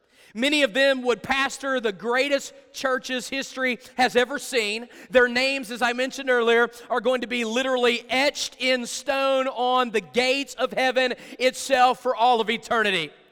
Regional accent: West Virginia, United States; I grew up in West Virginia in the 1980s, okay?

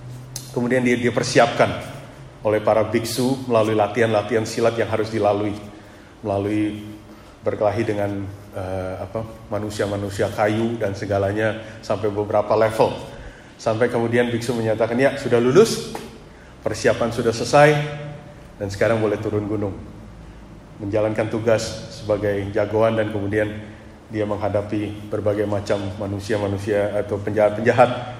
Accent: Jakarta, Indonesia; saya tinggal atau dibesarkan di Jakarta.

